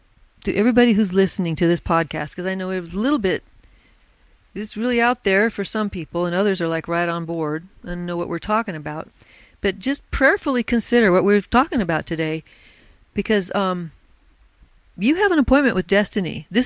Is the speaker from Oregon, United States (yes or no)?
yes; Oregon, United States; See, that just blows my mind because I was raised in Oregon.